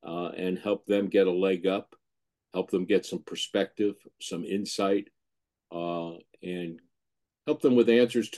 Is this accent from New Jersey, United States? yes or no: yes; New Jersey, United States; And I grew up in New Jersey. Somebody had to, and I felt I was strong enough to do that. So that's where my story began.